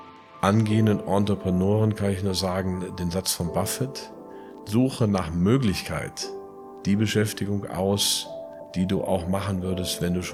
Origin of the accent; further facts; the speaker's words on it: Plettenberg, North Rhine-Westphalia, Germany; born there; Jetzt die Eifel, geboren in Plettenberg, Sauerland.